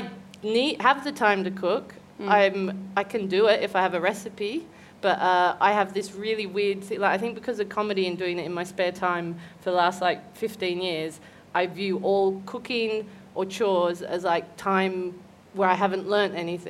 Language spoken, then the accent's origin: English; Newcastle, New South Wales, Australia; I grew up in a town called Newcastle, just north of Sydney. It's like a beach town.